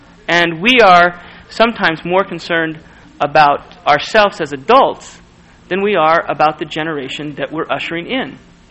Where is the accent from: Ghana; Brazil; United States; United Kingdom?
United States; Las Vegas, Nevada; also born or lived in Tucson; There were Mormon kids around. Well, I grew up in that environment, and I must tell you that in the 5 years I lived there, before I went to college at BYU, Las Vegas grew